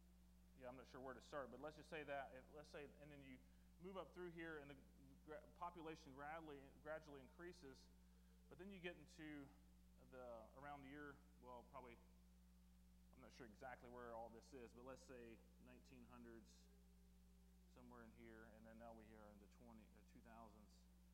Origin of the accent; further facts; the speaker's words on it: Kentucky, United States; I am from Kentucky.